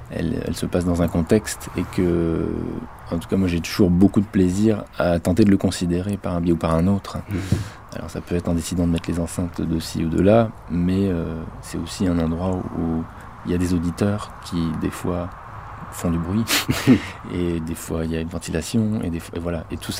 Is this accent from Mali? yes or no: no; Normandy, France; C'était un projet qui s'est passé près de Rouen, là d'où je viens, quoi, là où j'ai grandi.